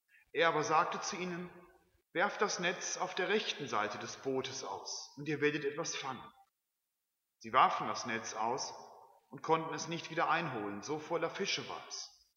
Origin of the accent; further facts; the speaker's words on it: North Rhine-Westphalia, Germany; in meiner Heimat am Niederrhein